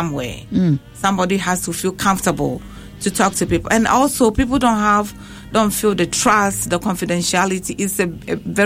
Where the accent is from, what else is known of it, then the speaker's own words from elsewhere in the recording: Ghana; So me being a Ghanaian, I just want to reach out to my community and give it back to society.